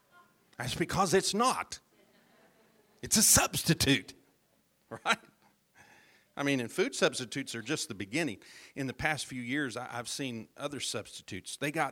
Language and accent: English; Joplin, Missouri, United States; Growing up there in my hometown near Joplin, Missouri, along the intersection of 20th and Rangeline